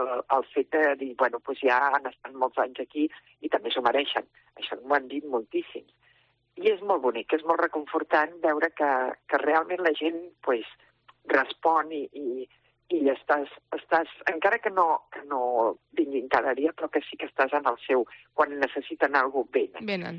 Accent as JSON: {"language": "Catalan", "town": "Barcelona", "region": "Catalonia", "country": "Spain", "said": "Jo sóc molt barcelonina, m'agrada molt."}